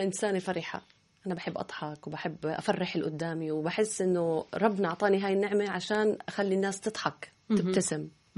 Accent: Jordan; قدي أضافت إلنا كأردنيين للتراث.

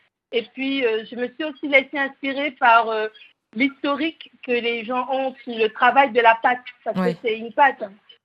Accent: Cameroon; moi je suis originaire du Cameroun

